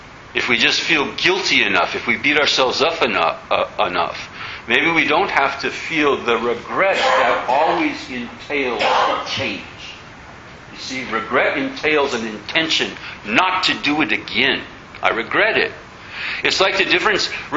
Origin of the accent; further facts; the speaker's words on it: United States; now in Australia; I'm an American in Australia